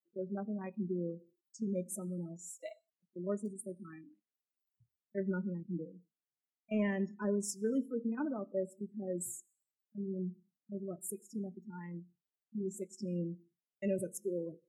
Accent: Las Vegas, Nevada, United States; So as Dr. Pack said … I'm from Las Vegas.

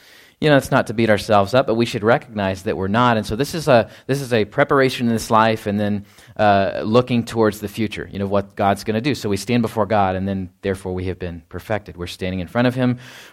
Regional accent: Texas, United States; growing up in Texas, like, you can go, and get ice cream any time of the year, right?

